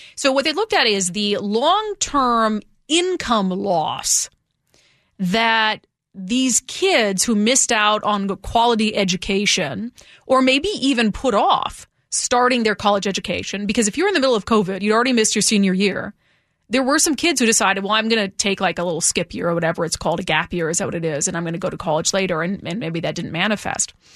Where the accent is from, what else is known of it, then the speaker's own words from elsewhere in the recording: Midwest, United States; I grew up in the Midwest, so flavor didn't really factor into the food we ate.